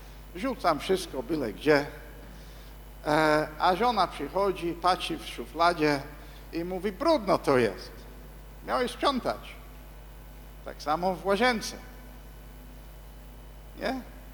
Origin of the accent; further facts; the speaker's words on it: England, United Kingdom; Polish is a second language; moved away; 30 parę lat temu wyjechałem ze swojego kraju. Więc teraz Anglicy by nie powiedzieli, że jestem Anglikiem.